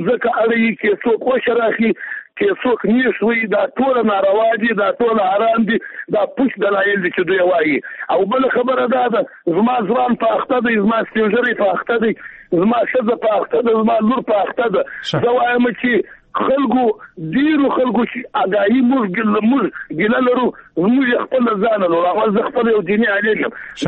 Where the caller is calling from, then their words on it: Jowzjan, Afghanistan; زه د هلمند نه یم زه د جوزجان څخه زنګ ته وایم چې پښتون یم